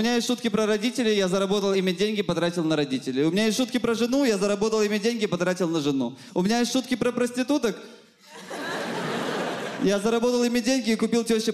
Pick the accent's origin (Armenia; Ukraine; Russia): Ukraine; Odesa, Odesa Oblast; Я родом из Одессы. У меня в Одессе живут родители.